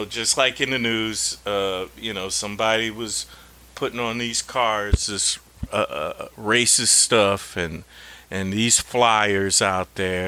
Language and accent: English; Missouri, United States; I'm from Missouri.